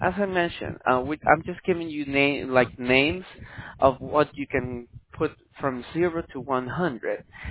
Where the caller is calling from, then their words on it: Miami, Florida, United States; We're calling from Miami, ma'am. We're in Florida.